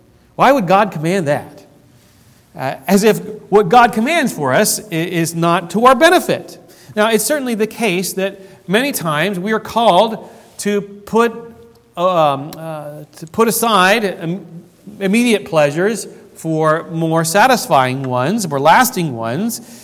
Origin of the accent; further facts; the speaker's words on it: Ohio, United States; I grew up in Ohio, and I watched probably too much TV